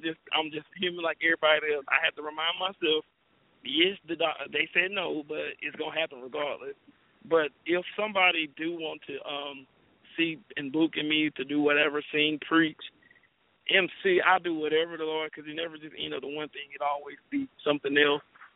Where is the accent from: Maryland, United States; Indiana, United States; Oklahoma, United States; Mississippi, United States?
Mississippi, United States; Moss Point; Yeah, I'm from Moss Point, Mississippi.